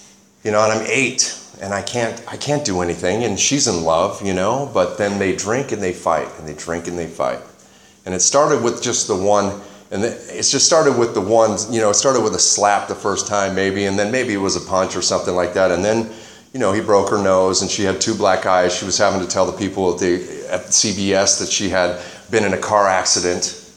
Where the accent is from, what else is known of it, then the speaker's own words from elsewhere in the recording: Los Angeles, California, United States; I was born in Glendale Memorial Hospital and was raised in Los Angeles in the Los Feliz District, kind of by Griffith Park, near Dodger